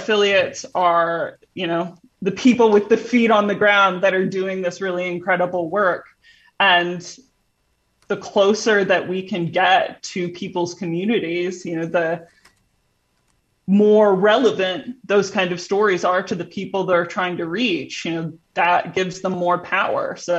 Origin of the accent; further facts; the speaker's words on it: Indiana, United States; You know, I grew up in Indiana where the people that I saw at the pulpit were older than me.